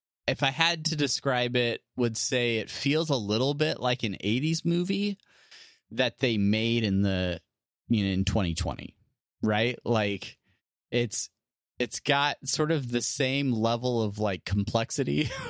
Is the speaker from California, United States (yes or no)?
yes; San Diego, California, United States; I grew up in San Diego, right? So I grew up around a heavy like Navy population.